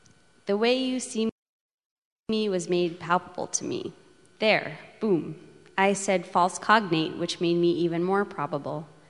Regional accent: Manhattan, New York, United States; I grew up in Manhattan, and something that's so wonderful about the New York Public Library

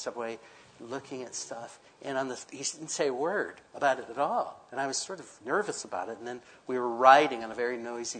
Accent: Memphis, Tennessee, United States; I grew up in Tennessee. You know, a lot of people from Memphis, where I grew up, they would head up to Chicago.

